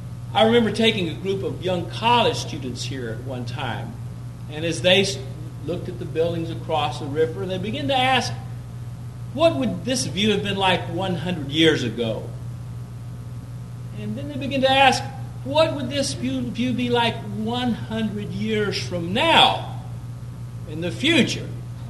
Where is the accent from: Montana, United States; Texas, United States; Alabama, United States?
Alabama, United States; now in New Jersey, United States; Some of you know that I live in New Jersey. I'm from North Alabama, so you can tell my accent's not New Jersey.